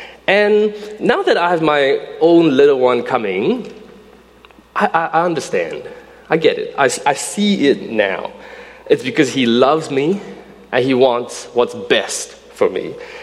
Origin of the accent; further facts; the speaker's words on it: Singapore; And it was a guy from Singapore, my hometown.